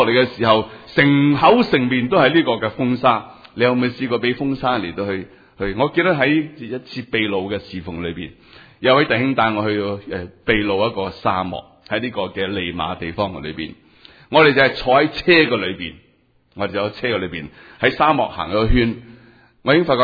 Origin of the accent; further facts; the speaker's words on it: China; 喺我哋中国人嘅里面，好看重长幼有序呢个嘅权柄